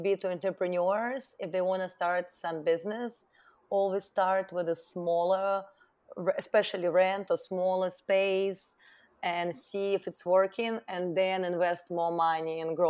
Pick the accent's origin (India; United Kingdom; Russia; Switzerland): Russia; English is a second language; now in United States; growing up in Russia in a very small town, you always have big dreams, and I always been dreaming about a nice apartment, nice car. So I always wanted to move somewhere where I can have these opportunities. So when I moved to US